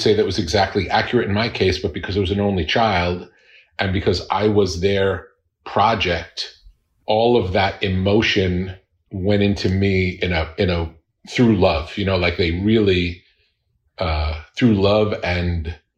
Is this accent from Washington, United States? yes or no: no; Long Beach, New York, United States; Long Island, Long Beach.